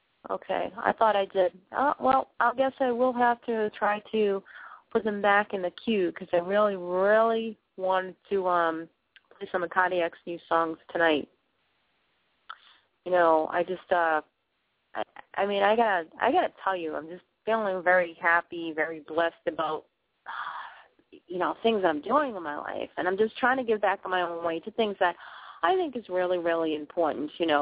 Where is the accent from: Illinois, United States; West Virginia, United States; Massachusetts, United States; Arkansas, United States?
Massachusetts, United States; Boston; it's back from where I'm from Boston, so I'm going to play this song, and I'll be back.